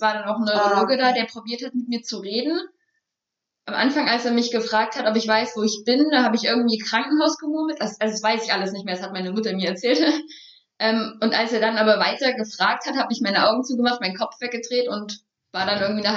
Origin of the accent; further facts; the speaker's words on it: Dresden, Saxony, Germany; Ach, aus Dresden. Genau, Dresden, Sachsen.